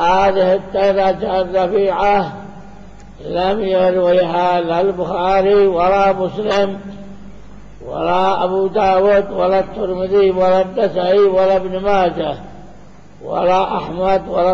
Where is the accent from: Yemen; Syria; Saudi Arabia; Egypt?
Yemen; Sanaa; وأيضا عندنا في صنعاء وغيرها